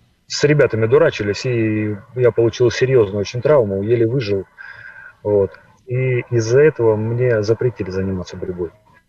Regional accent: Sochi, Krasnodar Krai, Russia; Я вырос в Сочи практически, у меня бабушка оттуда.

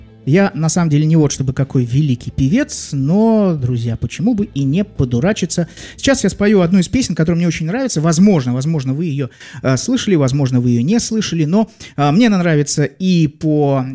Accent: Saint Petersburg, Russia; я из Санкт-Петербурга.

